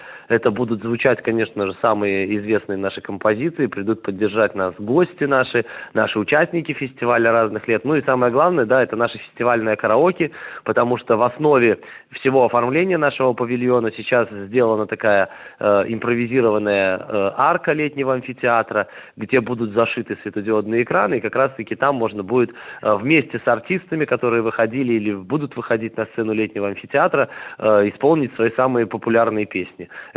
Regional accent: Belarus; мы белорусы так говорим

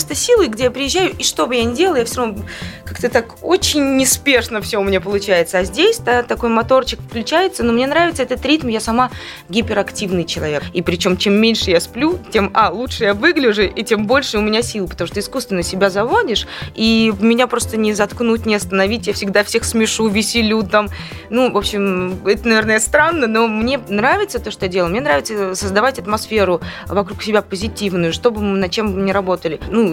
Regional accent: Belarus; я девочка из Беларуси

